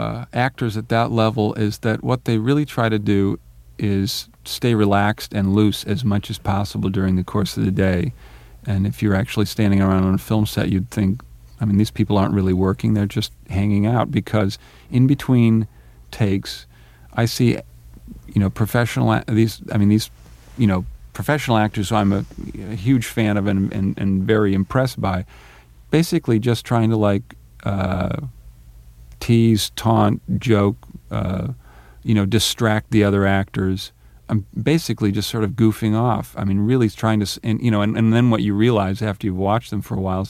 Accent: Montana, United States; Yeah, I actually saw a lot of them because there was four kids in the family, so we'd load up the station wagon and drive down.

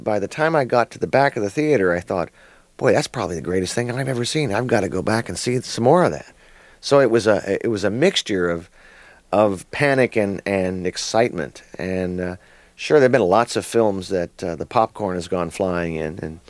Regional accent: the South, United States; I grew up with in the South with a bunch of tough guys and a bunch of hillbillies from the backwoods

